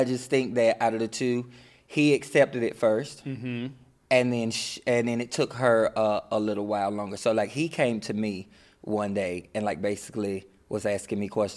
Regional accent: Sparta, Georgia, United States; But I grew up in Sparta, Georgia. Very, very small town, deep in the country, like middle Georgia. It's next to like Macon and Augusta.

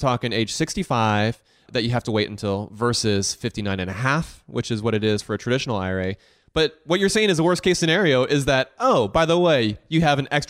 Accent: Southern United States, United States; Yeah, I'm not really from the South either. I grew up here in the South, but you know, my dad's from the Midwest and my mom's Korean

